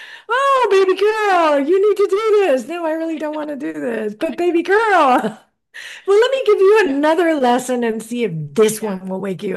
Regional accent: Texas, United States; And I'm not from Houston, Texas. I was from South Texas.

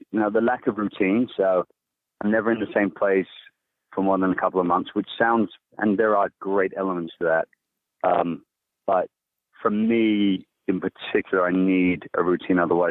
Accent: England, United Kingdom; now in United States; Yeah, I'm from England, but I spent the last 13 years in California.

